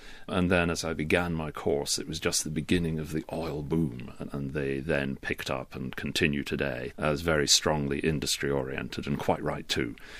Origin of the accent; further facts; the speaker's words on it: Aberdeen, Scotland, United Kingdom; born there; I was born in Aberdeen, and the standard expectation in Scotland was you go to your local university.